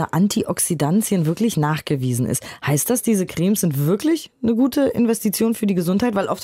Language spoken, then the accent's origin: German; Berlin, Germany; ich komme aus Berlin.